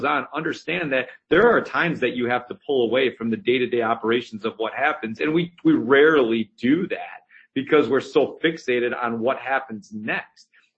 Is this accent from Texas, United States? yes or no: no; Fall Creek, Wisconsin, United States; I am from Fall Creek, Wisconsin.